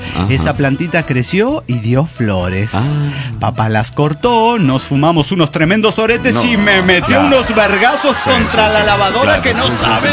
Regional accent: Chile; Soy la chica de los Andes, Chile.

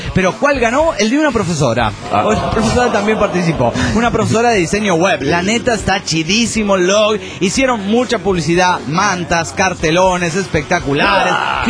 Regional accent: Oaxaca, Mexico; del Valle de Oaxaca, México.

